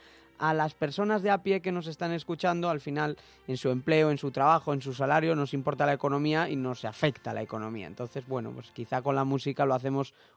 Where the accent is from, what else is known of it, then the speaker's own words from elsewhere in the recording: Santiago de Compostela, Galicia, Spain; born there; now in Madrid, Spain; Yo nací en Santiago de Compostela. Soy un gallego en Madrid.